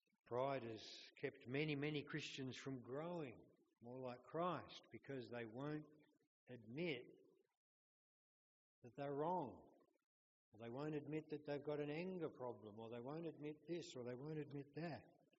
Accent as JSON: {"language": "English", "region": "Western Australia", "country": "Australia", "said": "I'm West Australian, and so I follow the real big birds."}